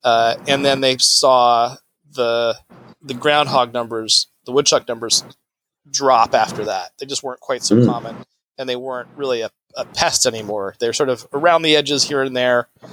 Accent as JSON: {"language": "English", "region": "Ohio", "country": "United States", "tie": "born or raised there", "said": "I grew up in Central Ohio, and I think of you'd see a bunch of them, like wherever you went."}